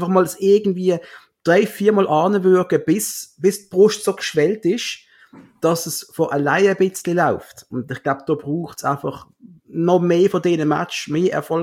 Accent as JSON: {"language": "German", "town": "Basel", "region": "Basel-Stadt", "country": "Switzerland", "said": "Wir sind Basler."}